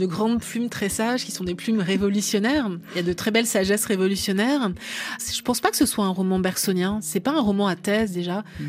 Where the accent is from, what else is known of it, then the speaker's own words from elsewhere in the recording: France; je vis en France, je suis française, etc. Donc, c'est un pays avec lequel j'ai une énorme familiarité.